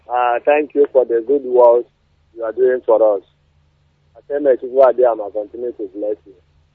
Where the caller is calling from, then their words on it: Aba, Abia, Nigeria; I'm calling from Aba.